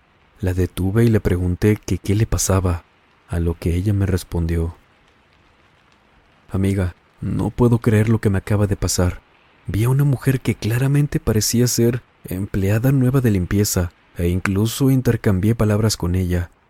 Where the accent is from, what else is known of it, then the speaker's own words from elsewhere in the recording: Celaya, Guanajuato, Mexico; en una universidad particular de mi ciudad natal, Celaya, Guanajuato, México.